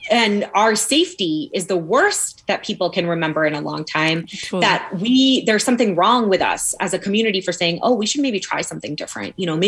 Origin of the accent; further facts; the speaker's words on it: Pakistan; Like, it's like my family, we're Pakistani, but on my mom's side of the family, they are not like native to Pakistan.